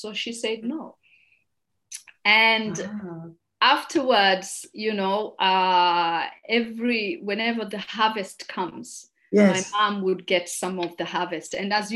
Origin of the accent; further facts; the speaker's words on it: Malindi, Kilifi County, Kenya; Yeah, so I grew up in Malindi, a small town in Kenya.